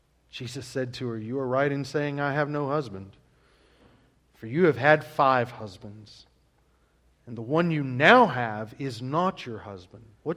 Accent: the South, United States; But growing up in the South, that's not what we heard. In the South, it was much, much different.

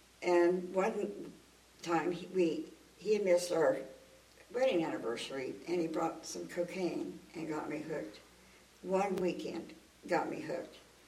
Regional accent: Kansas, United States; Then I lost my job, and I came back to Kansas, had to go back to my hometown, and I just hated it.

